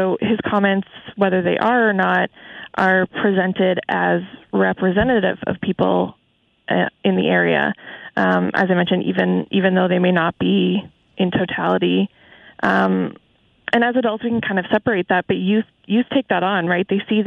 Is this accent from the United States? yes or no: no; New Hamburg, Ontario, Canada; now in Toronto, Canada; So I grew up in New Hamburg, so Wilmot, township, so right in the throes of Harold's area. I went to Waterloo, Oxford, as everyone there does, and I moved to Toronto just after high school.